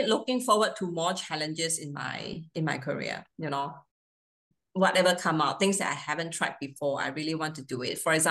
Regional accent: Malaysia; You know, I grew up in Malaysia. All my education is done in Malaysia. I did not study in overseas.

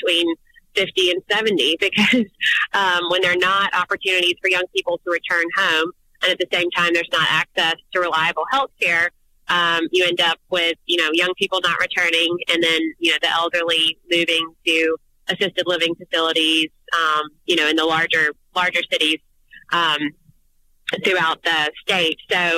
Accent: Alabama, United States; growing up in Monroe County, you know, Mobile was always kind of seen as the key to our future out in the country.

